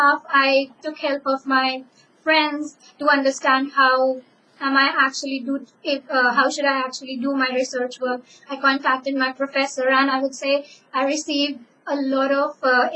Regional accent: India; because I come from India, so I had to apply for the visa.

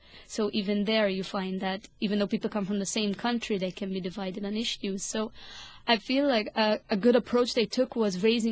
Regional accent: Malta; I am from Malta, so I'm kind of a neutral bystander

